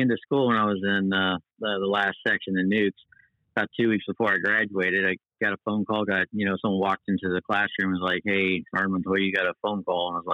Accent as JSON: {"language": "English", "town": "San Angelo", "region": "Texas", "country": "United States", "tie": "born or raised there", "said": "A little town, it's got an old Air Force base, Goodfellow, San Angelo, Texas."}